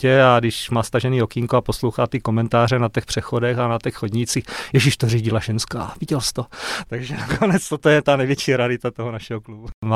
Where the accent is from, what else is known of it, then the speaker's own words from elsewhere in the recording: Mutěnice, South Moravian Region, Czechia; No a protože jsme z Mutěnic, jsme z oblasti hezkých ženských dobrého vína, krásných vinohradů